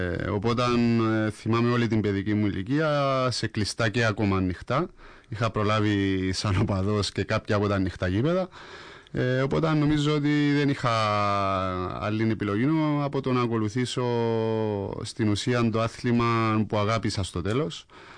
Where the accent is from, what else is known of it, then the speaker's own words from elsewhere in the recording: Limassol, Limassol District, Cyprus; Απλά ήθελα να επιστρέψω πίσω στη Λεμεσό, να κλείσω την καριέρα μου εκεί που ξεκίνησα, εκεί που μεγάλωσα.